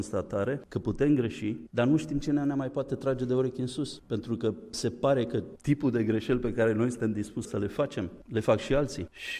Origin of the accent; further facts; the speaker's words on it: Romania; Ori nesiguranța noastră ca români în momentul de față